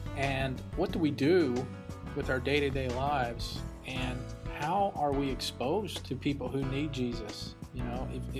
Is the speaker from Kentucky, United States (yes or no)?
yes; Louisville, Kentucky, United States; from Louisville, Kentucky